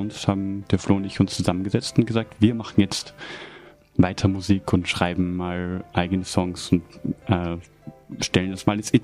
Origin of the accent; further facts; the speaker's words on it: Lower Austria, Austria; Wir kommen aus Niederösterreich.